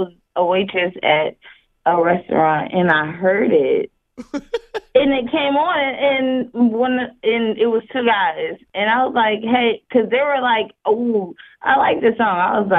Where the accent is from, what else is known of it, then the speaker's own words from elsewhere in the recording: San Diego, California, United States; Nobody really knows this song, and I'm from San Diego, California, and my fifth grade teacher, his wife actually wrote and recorded that song.